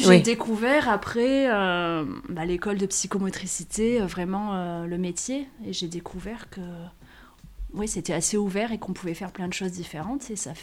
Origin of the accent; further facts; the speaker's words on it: Rochefort, Nouvelle-Aquitaine, France; Et moi, je suis de Rochefort. J'aime beaucoup l'île d'Oléron.